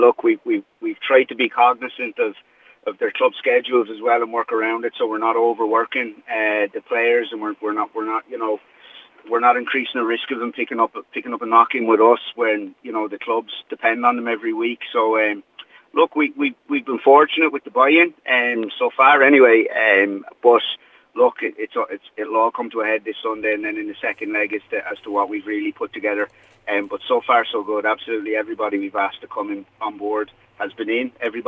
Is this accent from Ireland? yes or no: yes; Wexford, County Wexford, Ireland; I'm obviously from Wexford